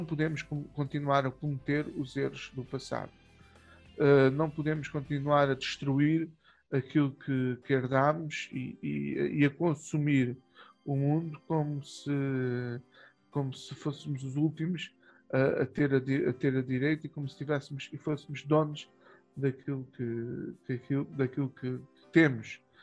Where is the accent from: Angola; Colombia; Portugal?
Portugal; Olhão, Algarve; Na zona onde eu vivo, de onde eu sou originário, na zona onde eu sou parque, no Algarve, neste caso sou parque Antevida, da zona onde eu nasci, Olhão